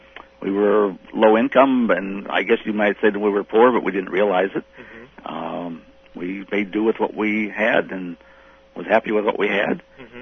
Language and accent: English; Fremont, Nebraska, United States; I was born in Fremont, Nebraska. I went to the local high school there. It was a town of about 20,000 people.